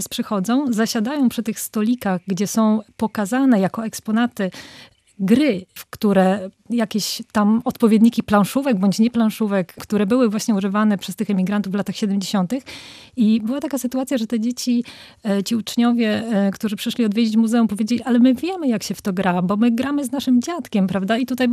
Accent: Wrocław, Lower Silesian Voivodeship, Poland; now in Gdańsk, Poland; bo ja przyjechałam do Gdańska, jestem z Wrocławia.

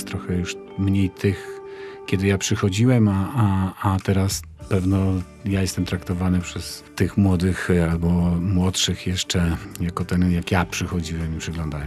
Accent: Sopot, Pomeranian Voivodeship, Poland; also born or lived in Gdynia; Jestem z urodzenia gdynianinem. Skończyłem szkołę podstawową w Sopocie, bo jestem sopocianinem. Nie mogłem się urodzić w Sopocie, dlatego urodziłem się w Gdyni. Wróciłem do Sopotu po studiach teatralnych, po studiach aktorskich.

